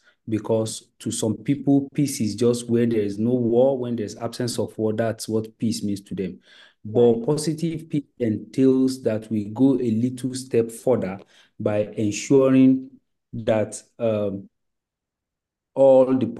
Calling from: Jimeta, Adamawa, Nigeria; I'm currently in Adamawa State, Jimeta specifically, which is the city center of Adamawa State in Nigeria.

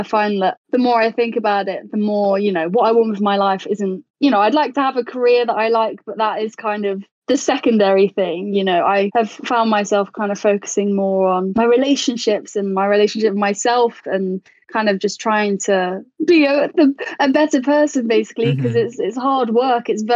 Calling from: Nottingham, East Midlands, United Kingdom; Nottingham.

